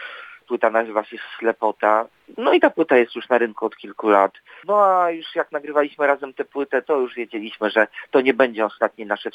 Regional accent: Gdańsk, Pomeranian Voivodeship, Poland; bo ja z Gdańska, a on z Krakowa

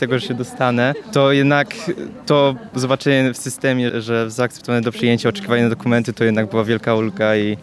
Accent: Luxembourg; moved away as an adult; now in Poland; przyjechałem z Luksemburga. Chodziłem do szkoły średniej w Luksemburgu, zdawałem maturę europejską

